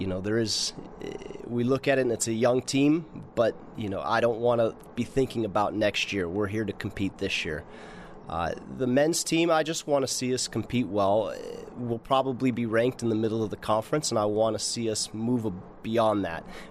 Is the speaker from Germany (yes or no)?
yes; Ramstein, Rhineland-Palatinate, Germany; growing up in Ramstein was a cool experience